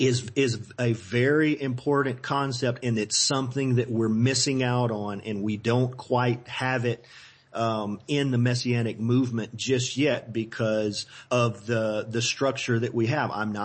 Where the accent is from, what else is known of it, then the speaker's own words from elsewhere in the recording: Louisiana, United States; I try to keep it simple because I'm a redneck from Louisiana. It's got to be simple.